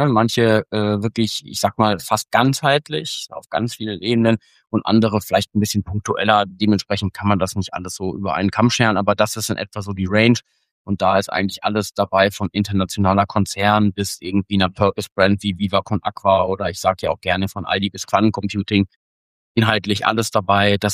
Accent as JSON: {"language": "German", "town": "Bielefeld", "region": "North Rhine-Westphalia", "country": "Germany", "tie": "born or raised there", "said": "in meine Heimat Bielefeld"}